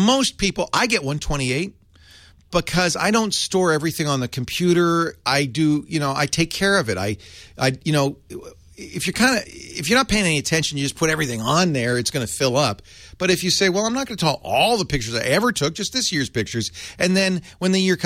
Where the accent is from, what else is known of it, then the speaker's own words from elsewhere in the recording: Providence, Rhode Island, United States; I know. I grew up in Providence. My mom lives in Cranston.